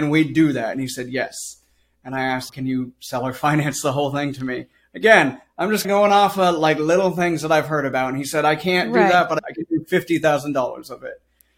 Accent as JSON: {"language": "English", "region": "California", "country": "United States", "lives_now": "Charleston, United States", "said": "eventually moved out to South Carolina, moved out to Charleston, South Carolina. I'm from California originally."}